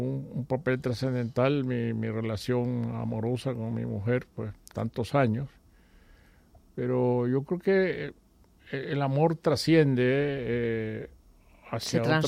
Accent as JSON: {"language": "Spanish", "country": "Nicaragua", "tie": "born or raised there", "lives_now": "Madrid, Spain", "said": "por las calles de mi pueblo, en Nicaragua. Sí, sí, siempre estoy regresando."}